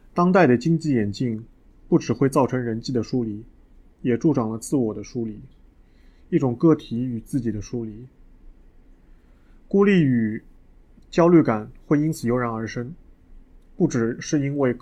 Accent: China; 我一个中国人

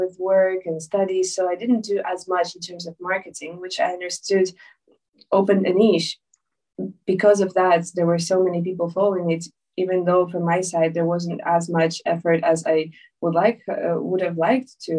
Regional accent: Ukraine; English is a second language; now in London, United Kingdom; 是乌克兰人。但是现在我住在伦敦。So basically … I'm from Ukraine, but I've been living in the UK for about 6 years now.

